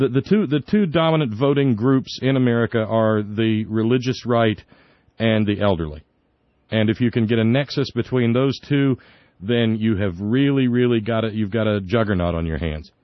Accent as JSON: {"language": "English", "region": "Alabama", "country": "United States", "tie": "born or raised there", "lives_now": "West Virginia, United States", "said": "I was born and raised in the Deep South. I'm from Alabama."}